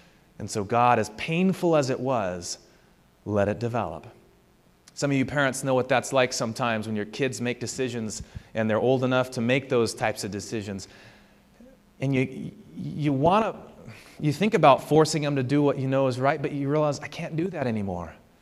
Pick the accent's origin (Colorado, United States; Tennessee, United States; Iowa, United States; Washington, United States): Washington, United States; I'm from Washington. There are good ones, but not the red ones that are mealy. And I don't know why anyone buys those. I'm embarrassed for my state because of those apples.